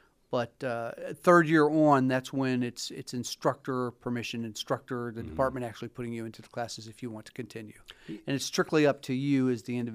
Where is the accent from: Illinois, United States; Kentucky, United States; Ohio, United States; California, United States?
Ohio, United States; Akron; also born or lived in Barberton; born and raised in Akron and lived in Barberton all my life, graduated from Barberton High School, came to Akron